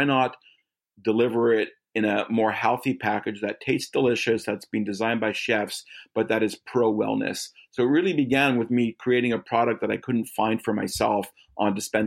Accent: Canada; I am a Canadian and came up in the cannabis industry in Canada.

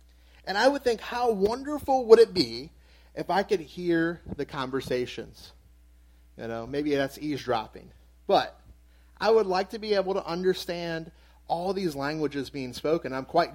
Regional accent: Louisiana, United States; also born or lived in Florida; now in Maryland, United States; I am not from Maryland. Everyone that goes to church here knows I'm not from Maryland, right? I am from Louisiana, and then we moved to Florida.

